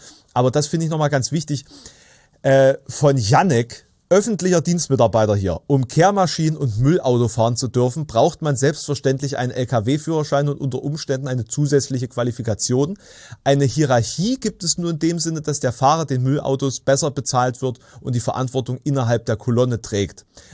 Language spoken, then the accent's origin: German; Saxony-Anhalt, Germany; Das, der meistens ausgetrocknete Strom, der durch meine Heimat fließt.